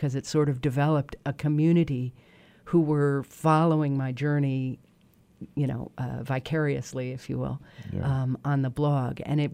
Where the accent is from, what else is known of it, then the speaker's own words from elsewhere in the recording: Los Angeles, California, United States; also born or lived in Michigan; now in New York, United States; I'm definitely a coastal person, I grew up in Los Angeles, I live in New York, I mean, I was born in Michigan, but I am a very deracinated Midwesterner.